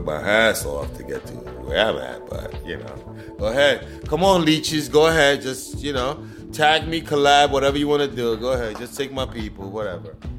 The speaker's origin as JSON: {"language": "English", "country": "Panama", "moved": "yes", "lives_now": "United States", "said": "I'm originally from Panama."}